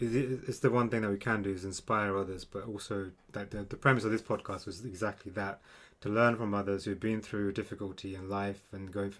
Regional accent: London, United Kingdom; you mentioned being born in the 80s, so we're quite similar ages, but, you know, I've kind of been born and brought up in London, in the UK.

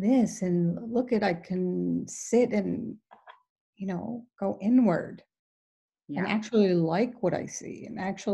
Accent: New York, United States; As a New Yorker, it was the furthest thing for me to want to do.

